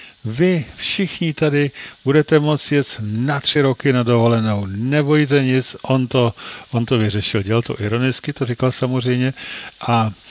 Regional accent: Plzeň, Plzeň Region, Czechia; protože jsme oba z Plzně

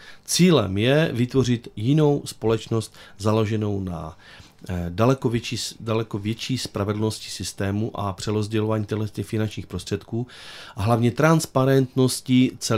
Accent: Zlín Region, Czechia; já mi připadá, že tady z Valašska mluvím ostravsky daleko víc a kratčeji než oni.

